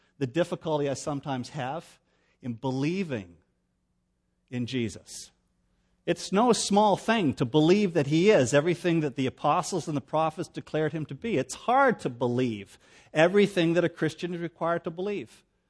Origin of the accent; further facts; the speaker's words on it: Canada; I am Canadian, and it's late in March